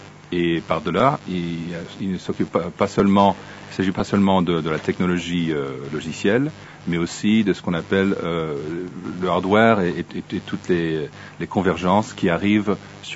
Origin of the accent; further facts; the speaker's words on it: United States; Je suis américain, effectivement.